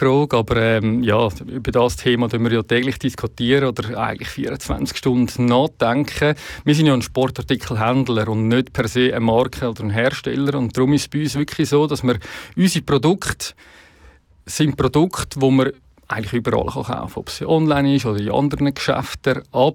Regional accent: Pfäffikon, Switzerland; das Sedam-Center in Pfäffiken, Schweiz, wo ich aufgewachsen bin.

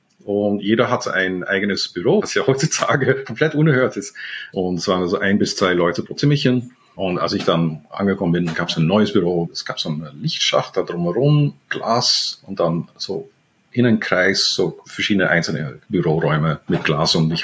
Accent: Netherlands; accent: Viennese; Habe auch übrigens 11 Jahre in Wien gewohnt und bin mit einer Wienerin verheiratet, deswegen habe ich einen Wiener Akzent. Aber auf jeden Fall bin aufgewachsen in den Niederlanden

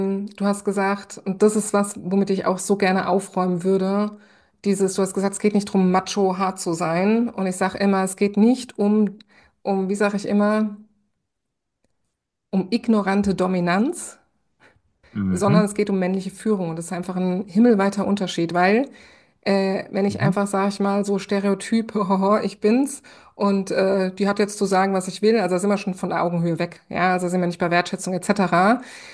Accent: western Germany, Germany; ich bin im Westen Deutschlands groß geworden sozusagen.

